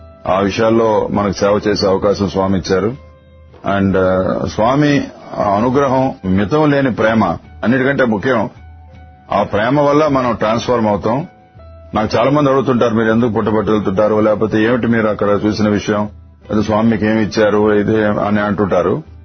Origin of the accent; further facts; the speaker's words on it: Andhra Pradesh, India; మాది శ్రీకాకుళం జిల్లా.